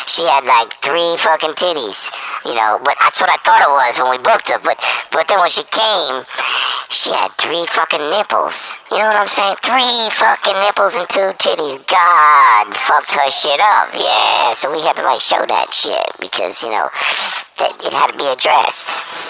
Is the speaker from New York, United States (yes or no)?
yes; Brooklyn, New York, United States; Sorry, I come from Brooklyn, so I got my, you know, I go off the handle every once in a while.